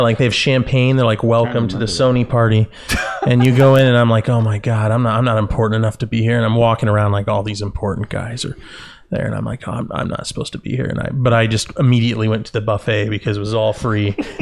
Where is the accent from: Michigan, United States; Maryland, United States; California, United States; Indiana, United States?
Indiana, United States; It was really cool because I'm from Southern Indiana.